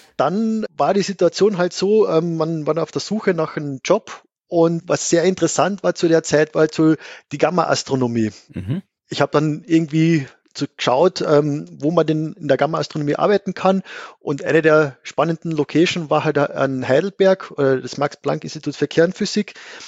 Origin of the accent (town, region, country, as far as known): Carinthia, Austria; born or raised there